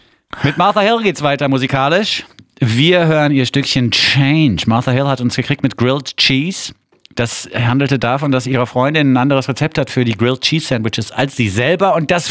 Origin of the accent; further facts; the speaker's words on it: Frankfurt, Hesse, Germany; als Frankfurter muss man wissen, was in Offenbach los ist.